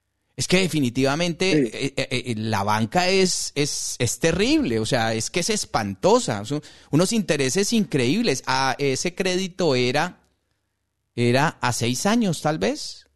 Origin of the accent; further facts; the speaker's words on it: Colombia; como muchos colombianos, porque yo también tengo ese derecho